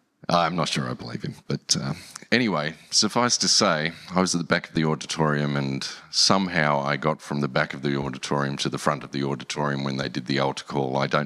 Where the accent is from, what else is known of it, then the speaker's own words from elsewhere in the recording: Australia; also born or lived in England; I was born in England, came to Australia when I was five, back in 1969. And for those doing the maths, I'm 62.